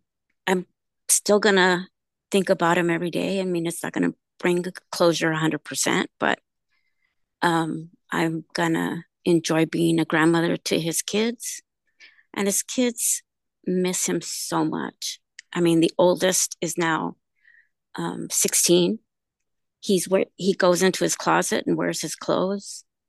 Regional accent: California, United States; A Mother's Voice goes and goes to Sacramento, because I'm from California.

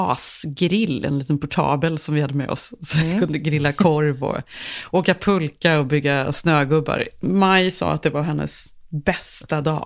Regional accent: Sweden; i och med att jag är svensk

